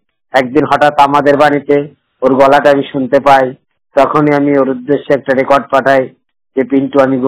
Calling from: Krishnanagar, West Bengal, India; কথা বলছি কৃষ্ণগড় নদিয়া থেকে।

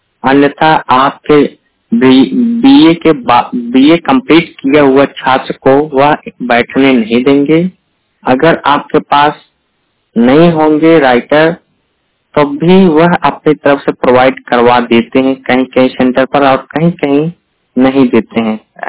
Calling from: Jaunpur, Uttar Pradesh, India; District Jaunpur Uttar Pradesh से बात कर रहे हैं।

